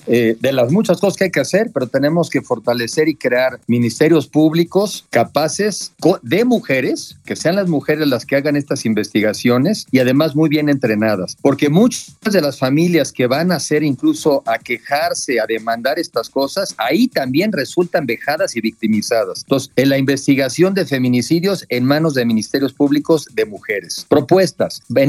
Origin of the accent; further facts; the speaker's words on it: Mexico; yo soy mexicano que cree francamente en la unidad.